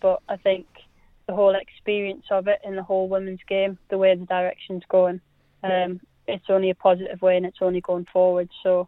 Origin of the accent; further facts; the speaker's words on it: Durham, North East England, United Kingdom; I think you can obviously tell by my accent that I'm from Durham